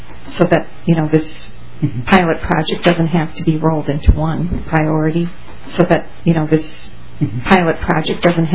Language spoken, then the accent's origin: English; Minnesota, United States; born there; and I was born in Norman County.